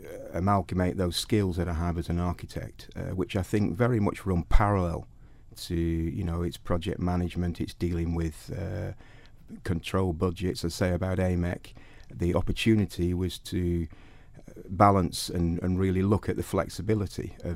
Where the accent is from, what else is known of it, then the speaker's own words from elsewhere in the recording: Colby, Isle of Man; We grew up in Ballacallo, up Glen Road in Colby.